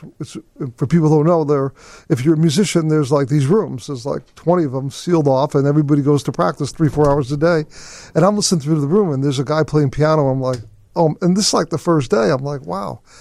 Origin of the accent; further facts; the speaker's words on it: Brooklyn, New York, United States; Yeah, Brooklyn.